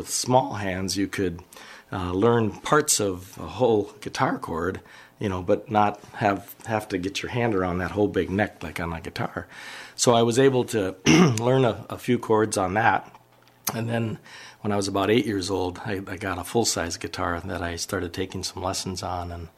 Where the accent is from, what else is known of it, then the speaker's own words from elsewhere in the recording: Moorhead, Minnesota, United States; also born or lived in St. Paul, United States / Foxholm, United States; Well, I moved around a little bit. My dad was a Lutheran pastor, so we lived in St. Paul as he was going through school, and then up in the Moorhead area. There's a small community called Foxholm. We lived in that, and then moved to Moorhead